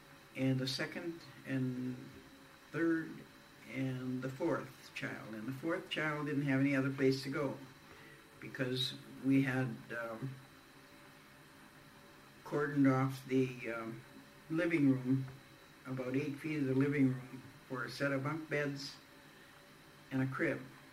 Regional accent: Long Lake, Wisconsin, United States; See, he's from Marinette, and I'm from Long Lake, Wisconsin.

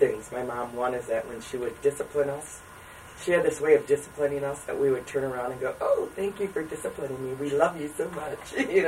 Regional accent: Madison, Wisconsin, United States; also born or lived in Japan; I actually am from Madison. My dad was in the Air Force, so I was born in Japan when he was on active duty, and we moved to Madison in the late 60s

